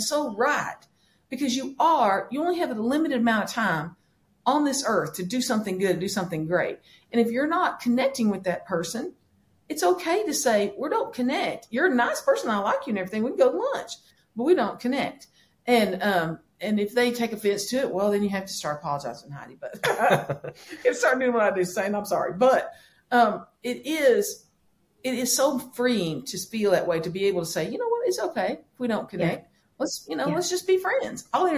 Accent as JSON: {"language": "English", "town": "Paris", "region": "Texas", "country": "United States", "said": "I'm from Paris, Texas. I didn't even know what a genome was."}